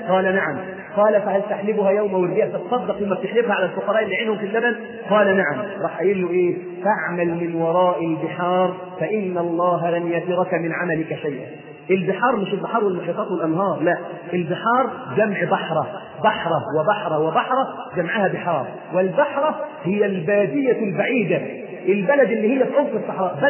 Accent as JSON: {"language": "Arabic", "country": "Egypt", "said": "واحفظ بلدنا مصر من كل مكروه وسوء"}